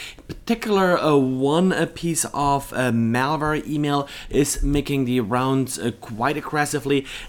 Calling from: Augusta, Georgia, United States; I'm today recording from Augusta, Georgia.

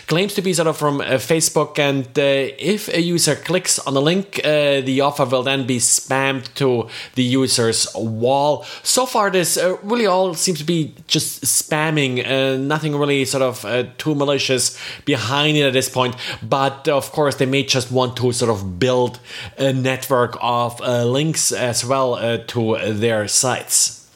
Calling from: Jacksonville, Florida, United States; I am recording today from Jacksonville, Florida.

